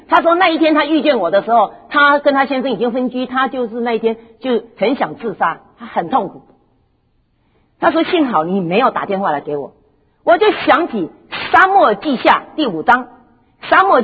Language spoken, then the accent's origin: Chinese; Taiwan; 那我是台湾来的，牧师是香港来的，所以呢我是台湾来的，所以台湾的事情我比较熟